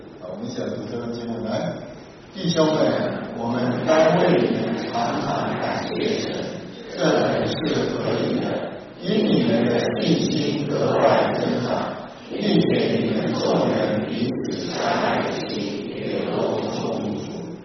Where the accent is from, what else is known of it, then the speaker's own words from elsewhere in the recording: China; 我们从大陆来的